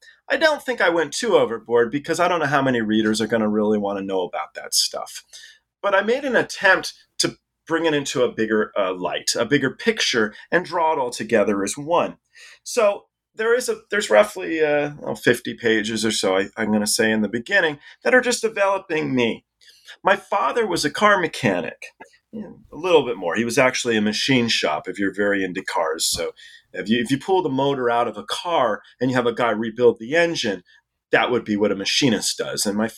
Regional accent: England, United Kingdom; born there

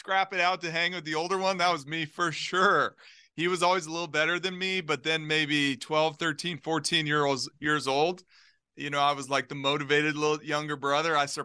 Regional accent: Globe, Arizona, United States; Globe, Arizona, like a little small mining town, 2 hours east of Phoenix.

